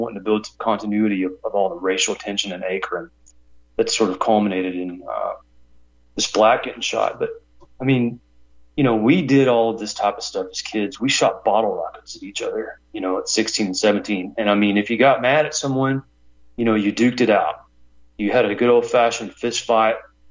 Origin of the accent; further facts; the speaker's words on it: Ireland; or as we Irish would say, shenanigans